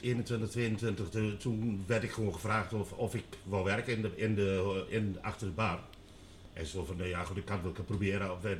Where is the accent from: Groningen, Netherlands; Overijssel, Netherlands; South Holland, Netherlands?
Overijssel, Netherlands; Enschede; Ja, opgegroeid natuurlijk in Enschede.